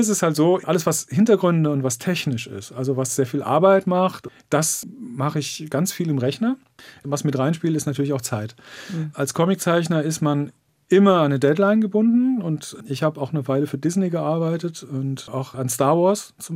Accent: Frankfurt, Hesse, Germany; now in Berlin, Germany; Ich komme ja aus Frankfurt am Main und das ist halt eine sehr viel Business, sehr viel Finanz und Hektik.

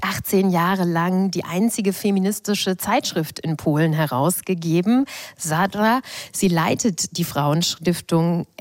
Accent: Germany; Ich bin in der DDR aufgewachsen

